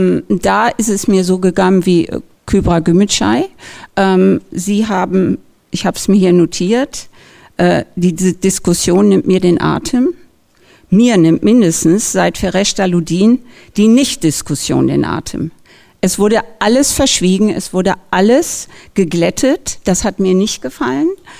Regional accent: Thuringia, Germany; Ich bin in der Nähe von Ilmenau geboren, meine Großmutter war Bäuerin und ich bin mit Kopftüchern groß geworden.

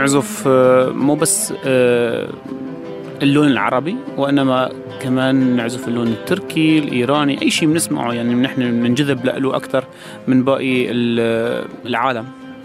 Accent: Aleppo, Aleppo Governorate, Syria; now in Berlin, Germany; نحن عنا بحلب، نحن كمان من حلب، لأنه لهيك عنا القدود

